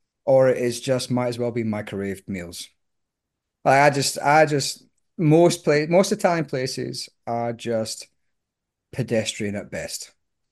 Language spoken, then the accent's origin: English; Scotland, United Kingdom; I'm Scottish. I don't know what you're talking about.